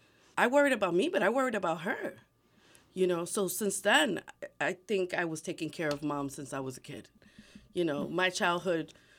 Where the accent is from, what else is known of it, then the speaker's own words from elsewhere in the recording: New York City, New York, United States; I grew up at a time where, you know, I grew up in a big city. I grew up in New York City, and mom was like a hawk.